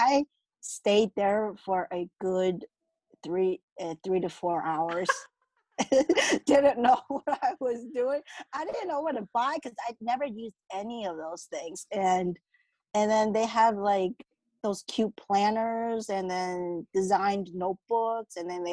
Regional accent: Maryland, United States; born or raised there; also born or lived in Taiwan

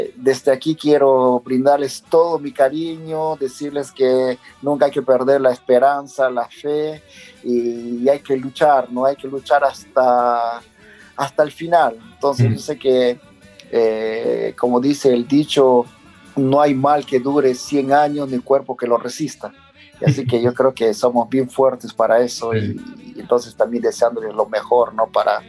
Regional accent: Pucallpa, Ucayali, Peru; este año tendríamos que estar con toda la familia en Perú, en mi ciudad natal, en Pucallpa

